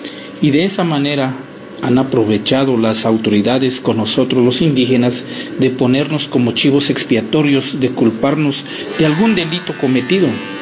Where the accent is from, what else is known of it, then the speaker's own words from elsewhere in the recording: San Juan Chamula, Chiapas, Mexico; first language Tzotzil; Spanish is a second language; indígena, originario del pueblo de San Juan Chamula, Chiapas. Como todos en mi pueblo, mi lengua materna es tzotzil.